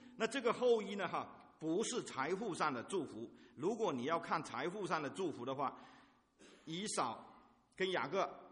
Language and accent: Chinese; China; 我代表中国人